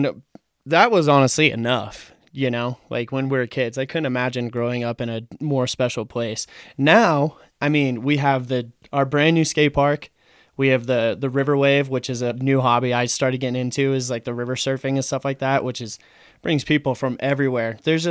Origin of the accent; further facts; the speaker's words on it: Salida, United States; Yeah, born and raised in Salida. And yeah, that's why I like that small town thing.